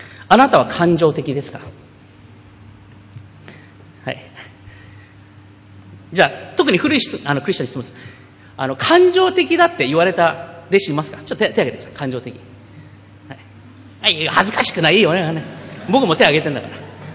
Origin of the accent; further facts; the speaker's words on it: United States; Japanese is a second language; now in Japan; 私はアメリカで育ちながら強烈にこれが教育されました。